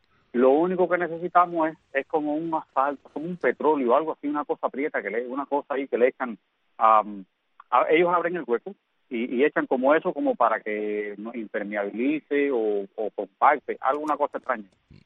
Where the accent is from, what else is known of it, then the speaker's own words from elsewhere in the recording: Arroyo Blanco, Sancti Spíritus, Cuba; born there; desde Jatibonico hasta Arroyo Blanco, mi pueblo natal.